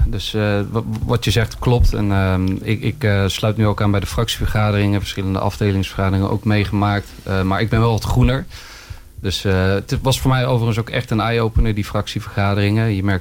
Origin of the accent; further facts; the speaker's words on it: Utrecht, Netherlands; now in Vught, Netherlands; Ik kom oorspronkelijk uit Utrecht, maar we wonen sinds 5 jaar in Vught.